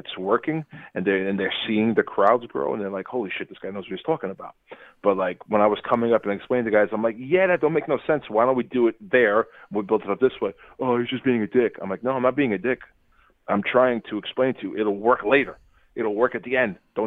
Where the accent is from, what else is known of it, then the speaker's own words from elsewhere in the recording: Brooklyn, New York, United States; I grew up Italian kid in Brooklyn. I'm not saying like, oh, my family's connected, but like it was people, like it was the way I grew up.